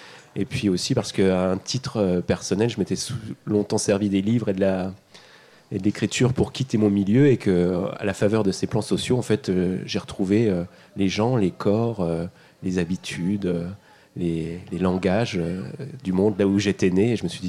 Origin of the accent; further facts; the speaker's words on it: Épinal, Grand Est, France; Épinal, c'est une petite vallée dans les Vosges où il se passait, enfin en tout cas à mon goût, pas grand-chose, et où j'ai grandi, j'ai eu une enfance normale. J'ai grandi dans un milieu populaire